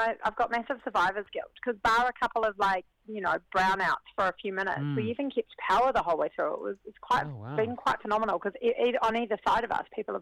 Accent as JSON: {"language": "English", "town": "Avondale", "region": "Auckland", "country": "New Zealand", "tie": "born or raised there", "said": "I grew up in Avondale and looked across the ranges my entire life growing up"}